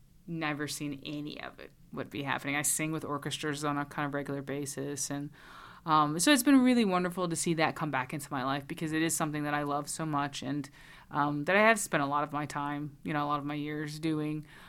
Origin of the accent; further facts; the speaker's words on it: Greensboro, North Carolina, United States; center that's being built right now in downtown Greensboro. So it's kind of part of my involvement in my hometown